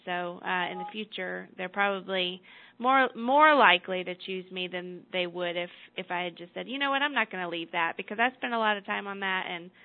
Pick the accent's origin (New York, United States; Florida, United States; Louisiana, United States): Louisiana, United States; Baton Rouge; I'm from Louisiana originally, Baton Rouge, and I'm an LSU alumni.